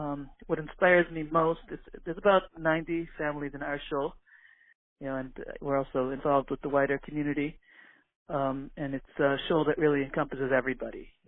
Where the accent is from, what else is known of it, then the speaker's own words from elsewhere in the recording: Buffalo, New York, United States; also born or lived in Australia; I grew up in Buffalo, New York, and then I was in Australia.